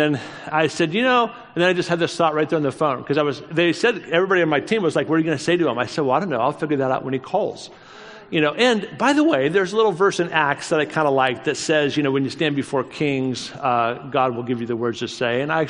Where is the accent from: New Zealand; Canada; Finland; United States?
United States; I'm so sorry. I'm an American.